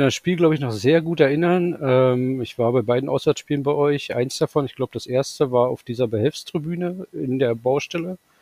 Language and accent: German; Brandenburg, Germany; now in Leipzig, Germany; ich komme eigentlich aus dem Berliner Umland